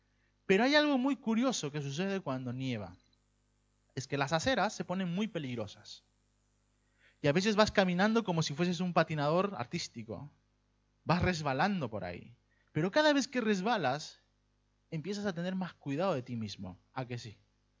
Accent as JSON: {"language": "Spanish", "country": "Peru", "lives_now": "Pamplona, Spain", "said": "Yo vengo de, ya muchos saben que yo vengo de Perú, un lugar donde, si conocéis Lima, en Lima nunca ha nevado."}